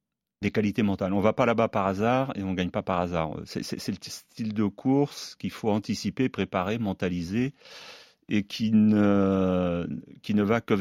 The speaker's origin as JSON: {"language": "French", "region": "Pays de la Loire", "country": "France", "said": "il est venu à la maison, chez moi, en Mayenne"}